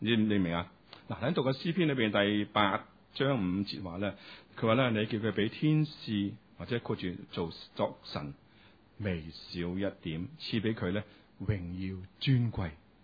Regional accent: China; 我哋中国人古代嘅男人咧，求啲咩噶？

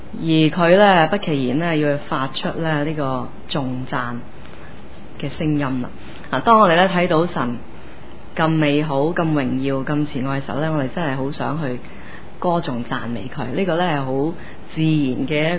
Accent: China; 咁对于食咧，我哋中国人吓、都好有研究，好有心得噶

